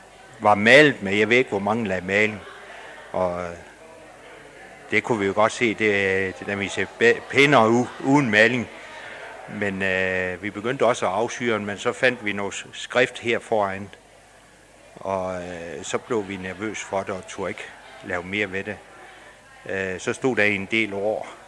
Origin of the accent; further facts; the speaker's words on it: Region of Southern Denmark, Denmark; for jeg er oprindelig fynbo